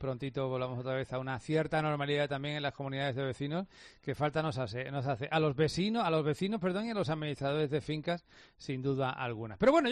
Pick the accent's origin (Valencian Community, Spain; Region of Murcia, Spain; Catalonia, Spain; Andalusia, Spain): Andalusia, Spain; Málaga; aquí el que te habla también es de Palma Palmilla.